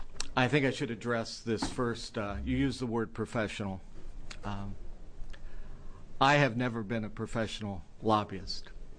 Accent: Astoria, Oregon, United States; I'm from Astoria, Oregon. As a lifelong fisherman and hunter, you know, I really feel blessed to live in Oregon.

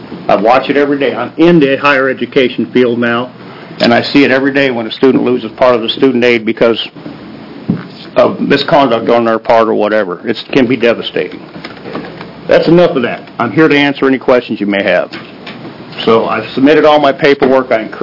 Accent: Oregon, United States; I grew up in Southern Oregon. I knew for a fact that I was going to be a logger or I was going to work in the woods.

